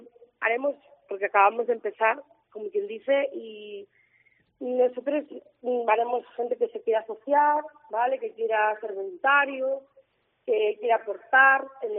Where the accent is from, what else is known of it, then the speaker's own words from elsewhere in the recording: Asturias, Spain; moved away; yo soy asturiana, pero mi madre es de aquí, yo me vine hace 15 años a vivir aquí.